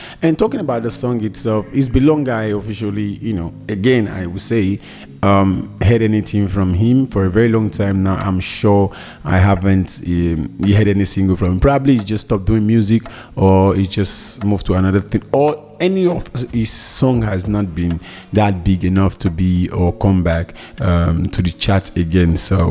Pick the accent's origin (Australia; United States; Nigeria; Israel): Nigeria; there are some things that as an Nigerian, or probably as an African, has been in my mentality for a very long time.